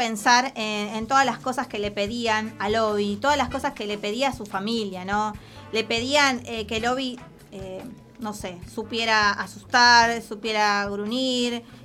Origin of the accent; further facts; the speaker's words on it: Argentina; todos somos argentinos, argentinas